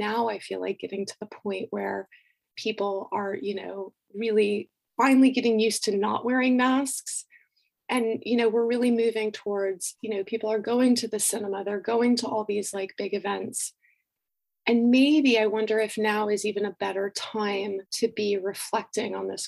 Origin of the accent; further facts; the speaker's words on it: Florida, United States; most of my swimming has actually been done in Scotland, but I'm from Florida, Lizzie.